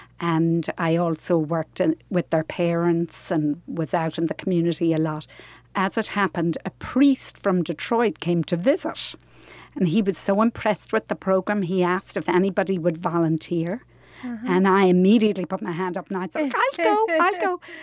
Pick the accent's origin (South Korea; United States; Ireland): Ireland; As you know, I'm from Ireland originally. I actually went and volunteered for a year in a little community called Kilkenny